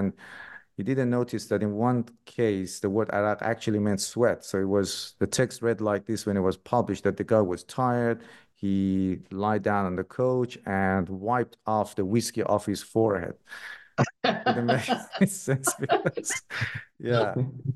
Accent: Iran; first language Persian; English is a second language; I'm from Iran myself, so I think I don't speak Arabic

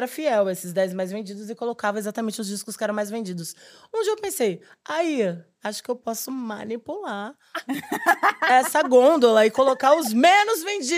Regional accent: São Lourenço, Brazil; Porque a gente cresceu em São Lourenço

